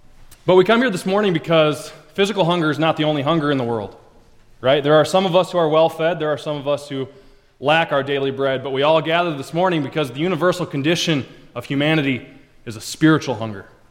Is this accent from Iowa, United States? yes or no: yes; Orange City, Iowa, United States; I grew up mostly in Orange City.